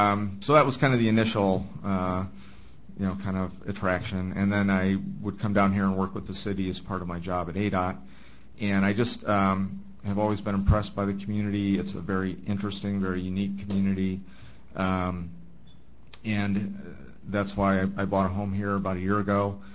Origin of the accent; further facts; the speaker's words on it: Michigan, United States; I mentioned that where I grew up in Michigan, it was also a copper mining town